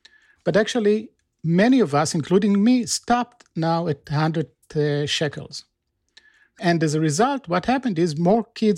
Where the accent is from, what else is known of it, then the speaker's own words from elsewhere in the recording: Israel; So when I grew up in Israel